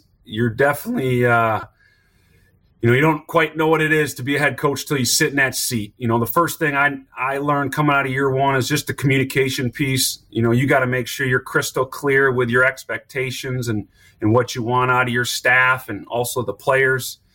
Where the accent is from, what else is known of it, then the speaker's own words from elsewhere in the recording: Wisconsin, United States; I mean, I think I grew up in Wisconsin, so well aware of the competitiveness of this conference